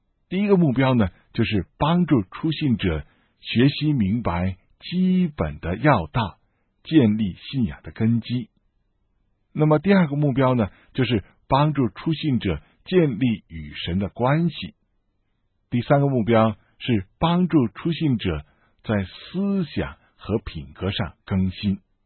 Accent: China; 我们中国人更愿意用行为来衡量人的改变

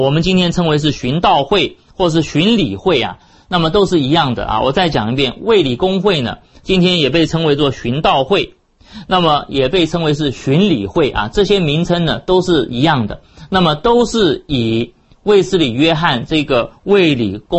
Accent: China; 因为在中国的啊，我们中国人教会当中的聚会所啊

